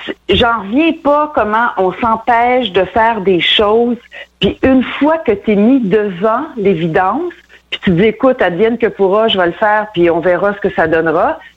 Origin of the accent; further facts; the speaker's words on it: Trois-Rivières, Quebec, Canada; je viens toujours de Trois-Rivières, mon frère est encore là